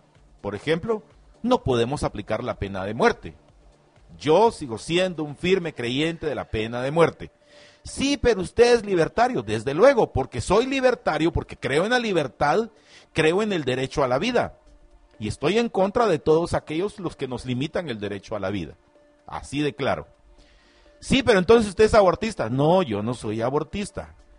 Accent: Guatemala; no podíamos vivir como guatemaltecos ya manteniendo a 160 ingratos en el Congreso de la República

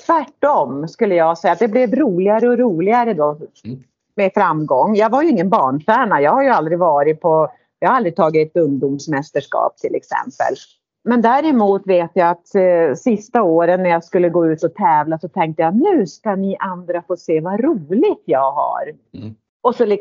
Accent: Piteå, Norrbotten County, Sweden; jag kom ju då från Piteå och jag hade legat på simgymnasium i Älvsbyn och flyttade ner till Sundsvall

